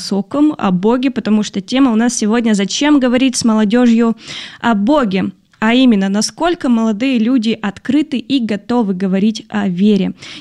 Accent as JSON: {"language": "Russian", "town": "Yekaterinburg", "region": "Sverdlovsk Oblast", "country": "Russia", "tie": "born or raised there", "said": "по моему родному городу Екатеринбургу тоже скучаю."}